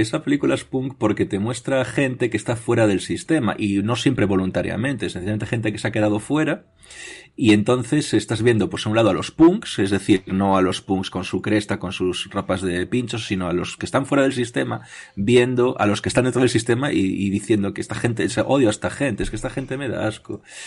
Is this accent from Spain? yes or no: yes; Spain; son cosas de Estados Unidos que como español me fascinan porque las veo como impensable